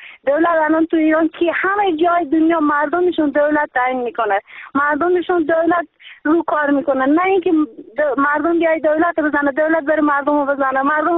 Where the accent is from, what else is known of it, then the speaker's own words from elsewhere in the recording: Afghanistan; now in Iran; من خودم تو افغانستان نیستم، من خودم 10 سال که از کشورم آواره شدم به ایران